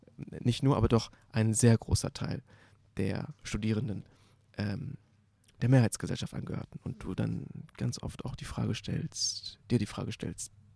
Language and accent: German; Bochum, North Rhine-Westphalia, Germany; Seit letztem Jahr bin ich zurück in meine Heimat, wieder in Bochum